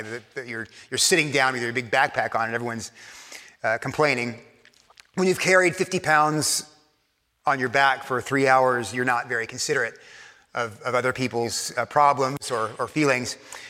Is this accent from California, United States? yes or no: no; Texas, United States; now in New York, United States; I was raised in Texas. I've lived in New York for so long that my accent, when I go down there, is off